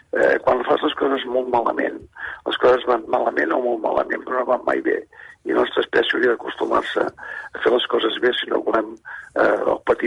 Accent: Catalonia, Spain; soc català i tinc per Catalunya, la meva terra, no, la mare, l'he viscut en el Pirineu i tal, i soc de Serranos, que diuen aquí a Castella i Lleó

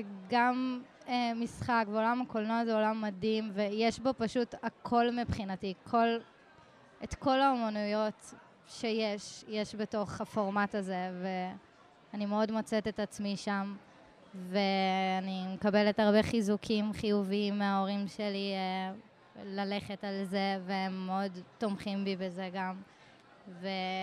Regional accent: Tel Aviv, Tel Aviv District, Israel; כאילו גדלתי בתל אביב, כולם כזה בנים של.

